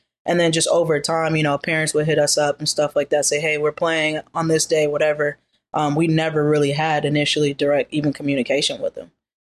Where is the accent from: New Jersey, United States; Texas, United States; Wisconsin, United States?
Wisconsin, United States; moved away as an adult; I'm from the Midwest. It's super slow. And I just never felt like I fit in that box of slowness. And then I think also just like, once you see the world a little bit more, you get a bigger perspective of what's out there. And I just knew that like growing up in Wisconsin was not gonna